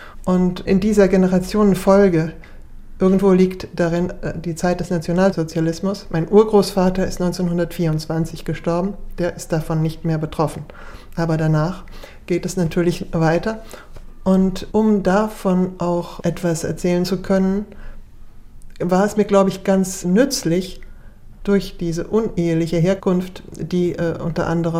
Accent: Germany; accent: German; ich glaube nicht, dass ich noch einen starken deutschen Akzent habe. Ich habe nur einen leichten Akzent sicherlich

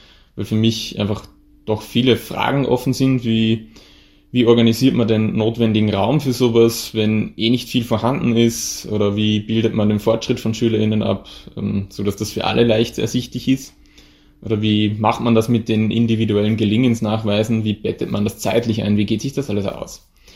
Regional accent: Vienna, Austria; ich komme aus Wien

